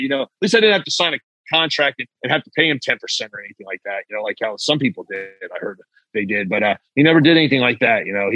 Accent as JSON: {"language": "English", "region": "Oklahoma", "country": "United States", "tie": "born or raised there", "said": "I'm growing up in Oklahoma at the time"}